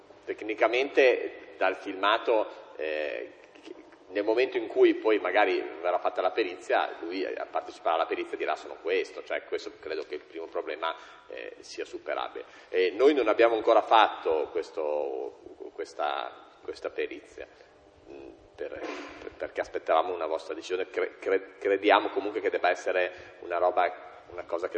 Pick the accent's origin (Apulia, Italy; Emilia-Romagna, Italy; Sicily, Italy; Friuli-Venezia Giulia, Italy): Emilia-Romagna, Italy; io non sono neanche milanese, sono emiliano